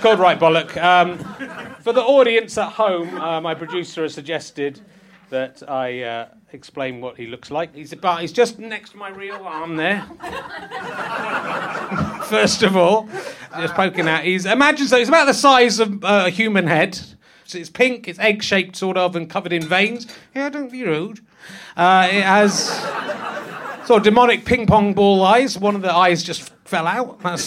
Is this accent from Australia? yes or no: no; Yorkshire and the Humber, United Kingdom; born there; accent: Yorkshire; And I were born in Yorkshire and I retained my accent unlike you. I stayed loyal.